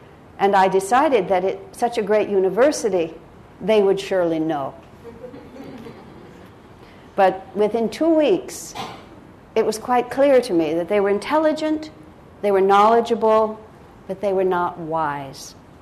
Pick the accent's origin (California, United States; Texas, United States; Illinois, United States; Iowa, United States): Texas, United States; El Paso; growing up in El Paso, Texas, in the United States of America, none of those thoughts were being talked about.